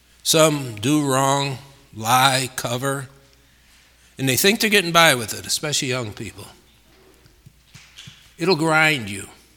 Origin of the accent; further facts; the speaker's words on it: Chicago, Illinois, United States; I'm from Chicago. I've worked with the missions there many times, even as a teenager.